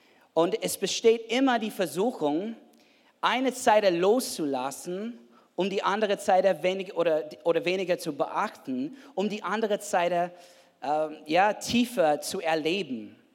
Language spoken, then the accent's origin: German; United States; German is a second language; now in Germany; dass ich als Amerikaner kann auch auf dieser Bühne mit meiner unperfektes Deutsch ein Predigt unterhalten oder geben